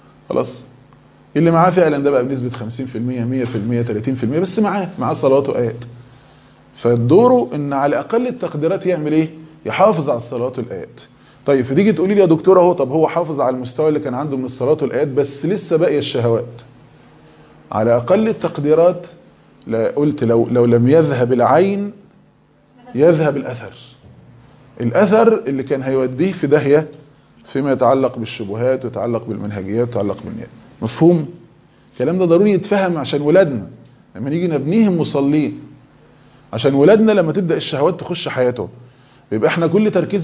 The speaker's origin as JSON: {"language": "Arabic", "country": "Egypt", "said": "بعض الفضلاء مثلا في مصر عندنا"}